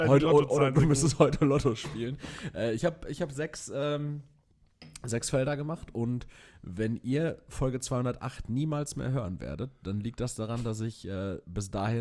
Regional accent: Castrop-Rauxel, North Rhine-Westphalia, Germany; born there; Ich komme ja gebürtig aus Castrop-Rauxel

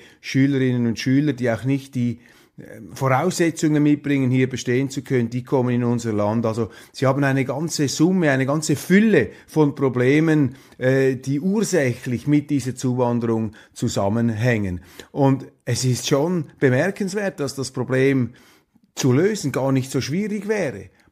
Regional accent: Switzerland

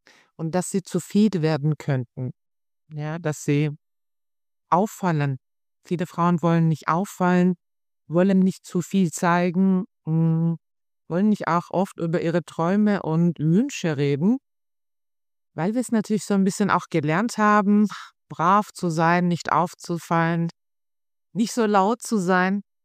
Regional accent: Germany; born there; ich bin hier geboren in Deutschland. Mein Vater war oder ist, der ist zwar jetzt in Rente, aber er ist ein Gastarbeiter. Ich bin hier geboren.

